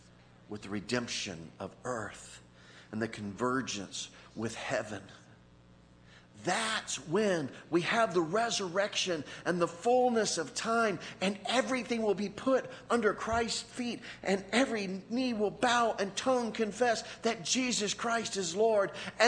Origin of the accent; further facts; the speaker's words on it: Florida, United States; I was raised in the Tampa Bay area. And not only was I raised there, but my parents were raised there. My grandparents, my great-grandparents, my great-great-grandparents. About six generations going back